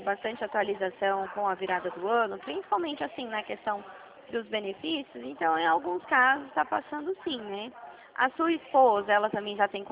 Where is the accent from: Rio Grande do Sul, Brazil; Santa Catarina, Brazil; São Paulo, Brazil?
São Paulo, Brazil; Dracena; Eu sou aqui de Dracena.